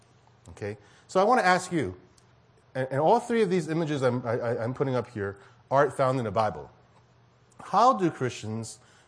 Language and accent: English; New York City, New York, United States; My wife and I grew up in New York City, so coming to the Bay Area wasn't that much different.